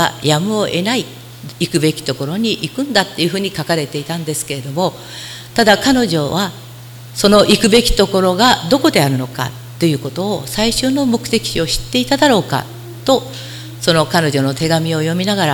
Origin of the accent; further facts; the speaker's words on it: Ise, Mie, Japan; also born or lived in United States; 私は伊勢の方の出身ですので、中学の同窓会に行くチャンスがあって